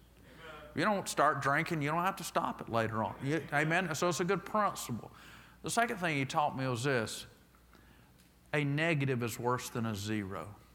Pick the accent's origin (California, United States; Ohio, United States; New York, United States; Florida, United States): Florida, United States; Frostproof; By the way, I'm born and raised in Frostproof. And so I grew up in this whole area.